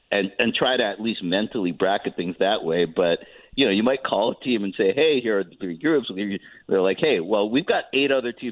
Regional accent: Philippines; You know, I grew up in the Philippines.

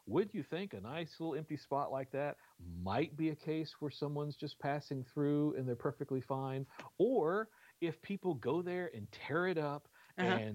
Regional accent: the South, United States; especially in my case, I'm born and raised in the South.

